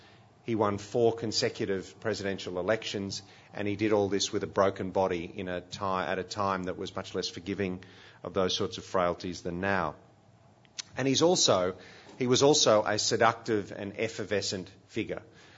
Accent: Sydney, New South Wales, Australia; It's a little bit like my hometown of Sydney in that it's a beautiful city.

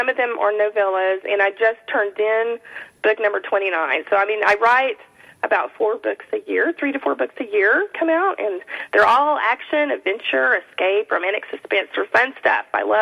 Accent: Texas, United States; also born or lived in Oregon / Louisiana; now in Minneapolis, United States; I am from Texas, but I've lived in Oregon and I said a lot of my stories there in the Pacific Northwest and in Louisiana, and right now I'm in Minnesota.

